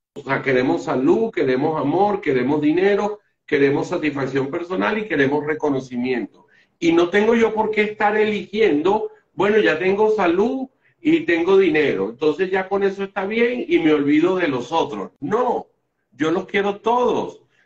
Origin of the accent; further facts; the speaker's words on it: Venezuela; yo soy venezolano, pero si me voy en línea ascendente, me voy a conseguir unos españoles